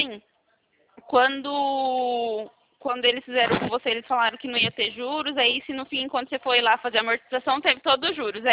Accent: Atibaia, São Paulo, Brazil; Eu sou aqui de Atibaia, interior de São Paulo.

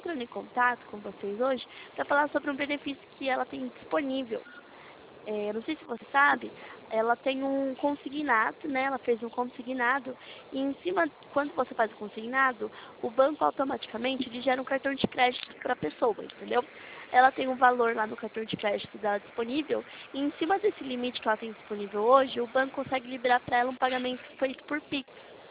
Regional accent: São Paulo, Brazil; o meu DDD é 12, que eu sou de São Paulo.

